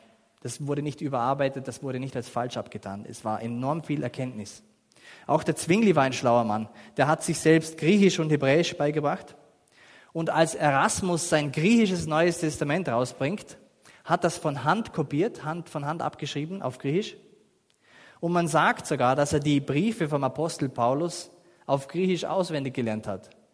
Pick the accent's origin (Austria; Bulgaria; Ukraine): Austria; Vorarlberg; für uns als Vorarlberger ist dieser Schweizer Einfluss einfach noch einmal prägender gewesen. Und aus dieser Bewegung sind dann auch die Täufer entstanden und wir sind Nachfolger der Täufer